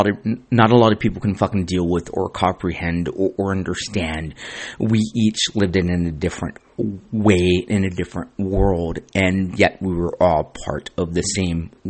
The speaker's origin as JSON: {"language": "English", "town": "Santa Ana", "region": "California", "country": "United States", "tie": "born or raised there", "said": "I was born and raised in Santa Ana. I've been in a lot of fucking fights, in gang fights."}